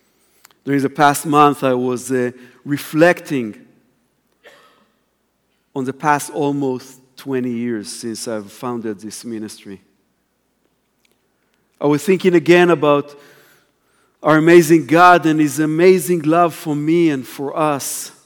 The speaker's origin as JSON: {"language": "English", "country": "Israel", "tie": "born or raised there", "said": "I'm amazed that I, as an Israeli follower of the Messiah, born and raised in Israel, can come here and speak on this stage today."}